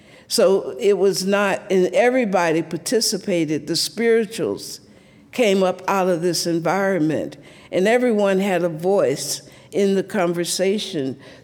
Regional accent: the South, United States; I grew up in the South. I'm from three generations of Southern Baptist preachers. My father was a Southern Baptist preacher and a chaplain in the Army. And I was bred on black folk religion.

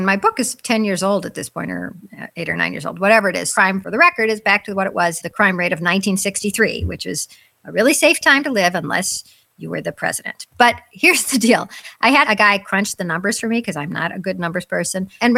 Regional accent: United States; I'm an American, I only speak English.

